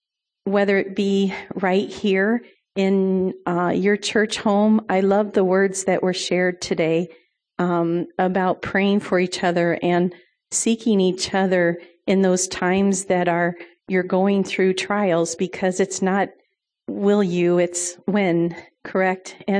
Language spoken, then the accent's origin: English; Illinois, United States; I am from Illinois and grew up there, I was not in assemblies, but I did grow up, our family was attending church.